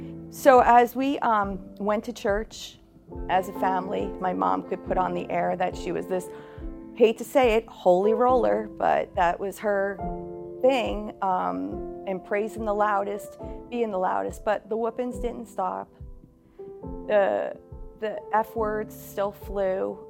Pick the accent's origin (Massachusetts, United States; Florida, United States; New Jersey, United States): New Jersey, United States; So I grew up in New Jersey and with an alcoholic father and a mom that was extremely abusive.